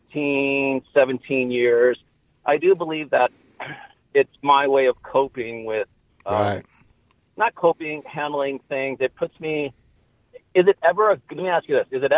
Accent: Las Vegas, Nevada, United States; now in Santa Barbara, United States; I'm from Las Vegas, Nevada.

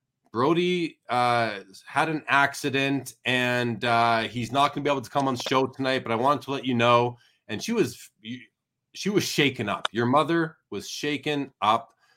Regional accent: Winnipeg, Manitoba, Canada; I'm originally from Winnipeg

